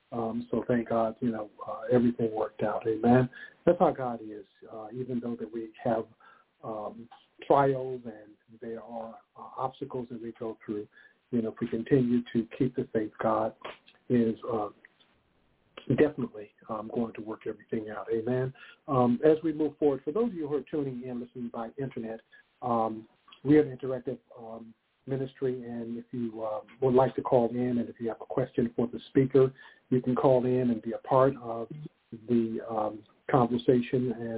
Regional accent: Princeton, West Virginia, United States; you know, to West Virginia, in Princeton, West Virginia. That's my hometown

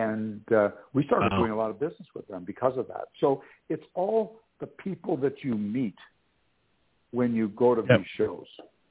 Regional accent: Canada; And as soon as I said I was from Canada and I said, we have trucks, she said, give me your card.

